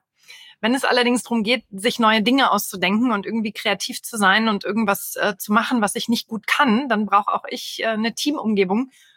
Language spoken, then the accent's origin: German; Nuremberg, Bavaria, Germany; born there; now in Hamburg, Germany; Ich bin 44, gebürtige Nürnbergerin, bin aber jetzt aus dem schönen Hamburg angereist, wo ich seit 3 Jahren lebe.